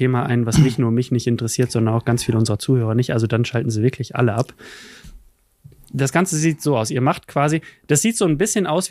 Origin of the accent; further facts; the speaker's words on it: Lower Saxony, Germany; Ich als Niedersachse bin stolz auf dich.